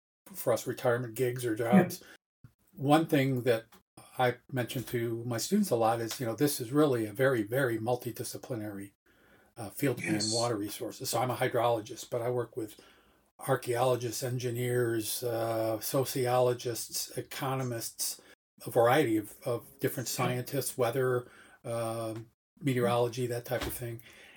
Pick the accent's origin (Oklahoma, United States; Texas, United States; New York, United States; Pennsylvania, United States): New York, United States; And I grew up back east in upstate New York.